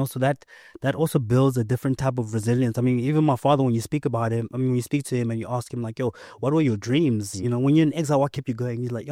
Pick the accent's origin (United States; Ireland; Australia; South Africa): South Africa; Kempton Park, Gauteng; And growing up in Kempton Park, I grew up in an area called Birch Acres.